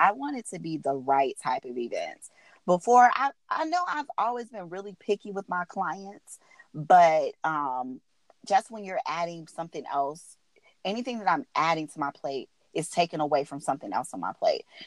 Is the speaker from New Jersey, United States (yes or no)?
no; Chicago, Illinois, United States; I am from Chicago. I'm currently still living in Chicago, and I live there with my daughter.